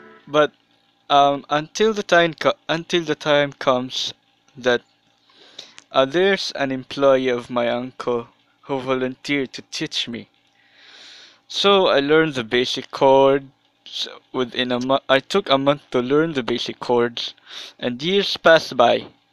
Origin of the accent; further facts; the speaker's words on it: Philippines; I am from Philippines.